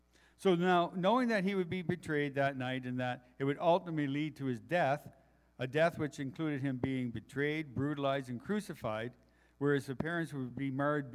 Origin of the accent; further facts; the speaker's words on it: East Coast, United States; Can't see it. I'm from the East Coast. Doesn't come out.